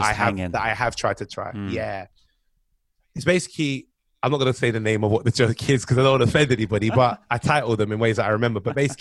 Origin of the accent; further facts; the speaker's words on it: London, United Kingdom; And then I said, I'm from London.